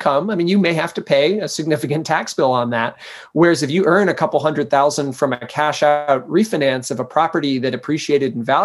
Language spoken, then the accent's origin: English; Maine, United States; So I'm from Maine originally, grew up kind of rural, middle class, got the opportunity to go to college in the Midwest, which to me was like downtown Manhattan